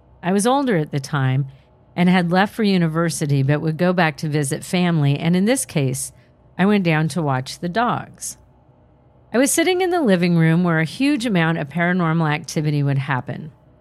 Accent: Ireland; I am Irish, and my family and I live in Ireland. The home that I grew up in had been in my family for a long time.

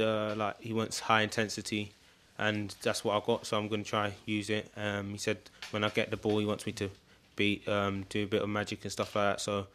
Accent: Croydon, London, United Kingdom; I'm from London. I'm from Croydon, South Norwood.

